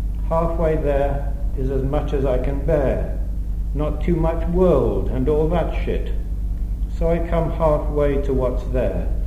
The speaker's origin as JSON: {"language": "English", "town": "Aberystwyth", "region": "Wales", "country": "United Kingdom", "tie": "born or raised there", "said": "and since I grew up in Aberystwyth, on a clear day you can see Bardsey."}